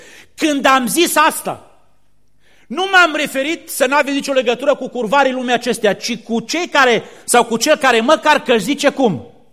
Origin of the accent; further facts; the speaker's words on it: Romania; born there; ne-am născut în România, care zicem e o țară creștină, nu?